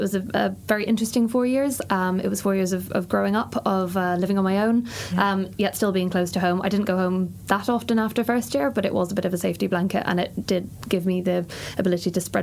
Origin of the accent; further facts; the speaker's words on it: Northern Ireland, United Kingdom; I grew up in Northern Ireland.